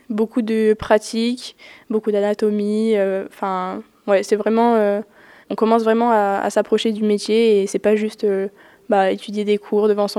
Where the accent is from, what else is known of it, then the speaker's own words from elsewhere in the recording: Auvergne-Rhône-Alpes, France; c'est pas parce qu'on vient d'Ardèche, d'une zone où l'université est très loin de nous, qu'on peut pas rêver grand